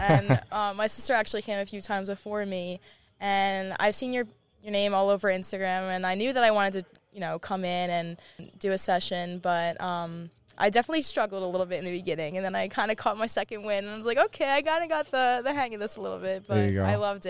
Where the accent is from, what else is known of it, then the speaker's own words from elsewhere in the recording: New York, United States; I've been to a lot of the Stony Brook games because I'm from Long Island, and it's obviously, you know, right around the corner.